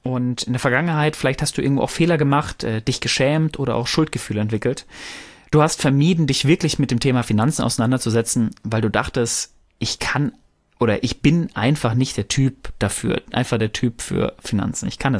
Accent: North Rhine-Westphalia, Germany; Ich komme ja ursprünglich aus dem Pott

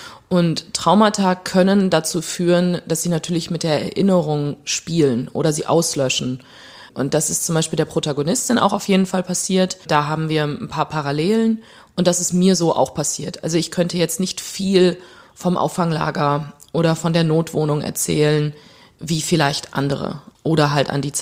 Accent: Germany; also born or lived in Soviet Union; Genau, ich bin da geboren. Für alle Plotdietschen Zuhörerinnen eventuell. Ich komme aus Dorf Nummer 4.

